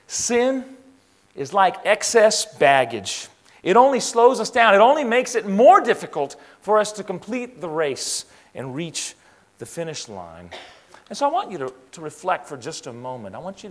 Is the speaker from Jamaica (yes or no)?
no; Greece; Now, I already told you that I grew up in Greece